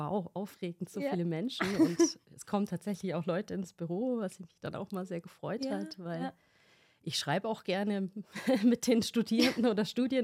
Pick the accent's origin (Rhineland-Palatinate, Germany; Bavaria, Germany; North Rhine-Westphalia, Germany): Bavaria, Germany; Augsburg; und auch noch hier in meiner Heimatstadt, wo ich mich gut auskenne, hier in Augsburg